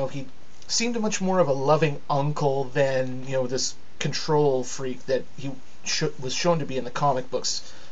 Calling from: Saskatoon, Saskatchewan, Canada; for right now … from Saskatoon, signing off.

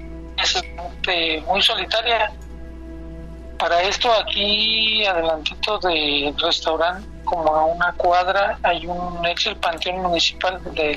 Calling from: Querétaro, Mexico; de Querétaro.

